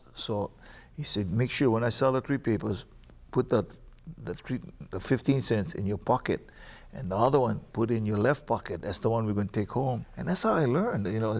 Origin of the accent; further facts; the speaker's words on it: Papakolea, Hawaii, United States; I remember growing up in Papakalea, my ohana, my family.